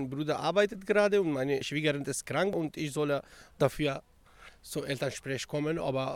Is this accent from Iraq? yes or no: yes; Iraq; now in Germany; Ich komme aus dem Irak. Ich bin 42 Jahre alt und wohne zurzeit in Dresdenstedt.